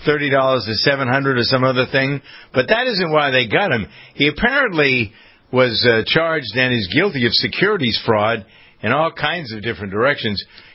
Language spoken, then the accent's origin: English; New England, United States; Yes, I am from New England, boys and girls, and once in a while, it creeps in.